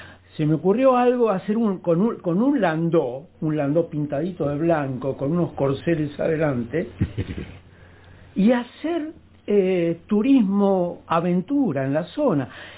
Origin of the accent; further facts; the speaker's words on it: Trentino-Alto Adige, Italy; Yo vengo del Sud Tirol.